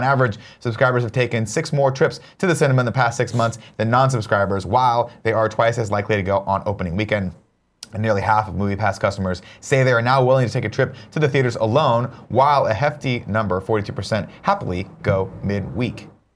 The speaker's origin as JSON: {"language": "English", "country": "United States", "said": "I am unabashedly American."}